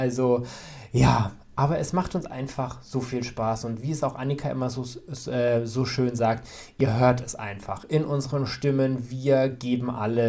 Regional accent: Baden-Württemberg, Germany; wie ich noch im Süden in Baden-Württemberg sozusagen meine Heimat hatte.

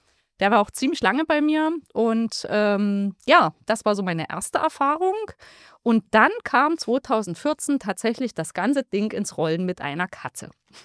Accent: Saxony, Germany; Also ich komme aus dem Zittauer Gebirge

